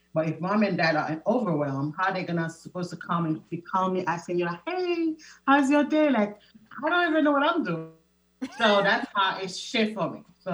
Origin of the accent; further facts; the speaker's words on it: Haiti; So I am originally from Haiti. I was born and raised. So the island life is more relaxed.